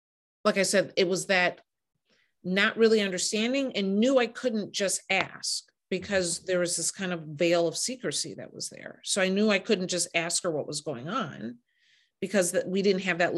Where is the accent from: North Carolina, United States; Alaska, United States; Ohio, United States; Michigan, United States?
Michigan, United States; Detroit; So I'm from Detroit originally, right?